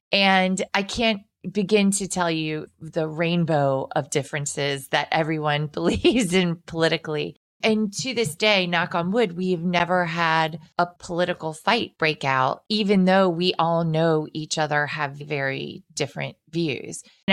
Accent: Cincinnati, Ohio, United States; I grew up in Cincinnati in Ohio.

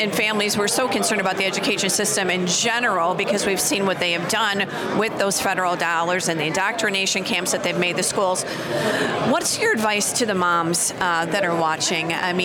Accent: Illinois, United States; I mean, I'm from Illinois, and boy, Pritzker is just going crazy over there.

